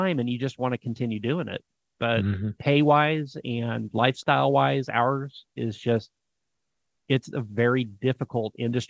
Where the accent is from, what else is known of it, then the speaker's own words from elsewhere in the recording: San Luis Obispo, California, United States; I mean, I'm a proud Californian. I was born and raised in San Luis Obispo, and after 25 years in Southern Cal, I just had enough of the gas prices